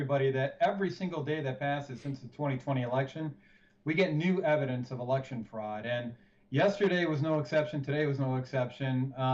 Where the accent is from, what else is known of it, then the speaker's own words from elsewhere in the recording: Michigan, United States; company is one of the top 10 Department of Homeland Security and Department of Defense contractors in my home state of Michigan.